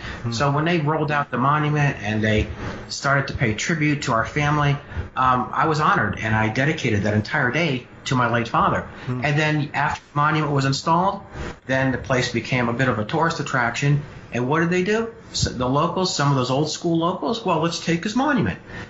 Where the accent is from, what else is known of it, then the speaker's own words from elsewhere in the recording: New York, United States; born there; now in Berkshires, United States; we moved in to the Berkshires from New York. Mm. And my mother, you know this, you know, was from Hollis, Queens. My father was from Patchogue, Long Island. I was born in New York.